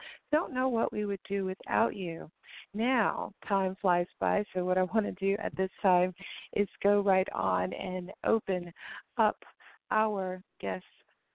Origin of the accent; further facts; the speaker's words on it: the South, United States; I think my favorite, probably because I'm from the South, was